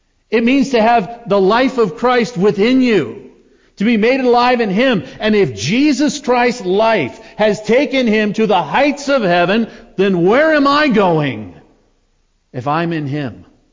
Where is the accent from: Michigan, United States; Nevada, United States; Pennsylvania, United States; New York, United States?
Nevada, United States; Fallon; now in Chicago, United States; I was coming from Fallon, Nevada, which the tallest building on the one main street is 4 stories tall.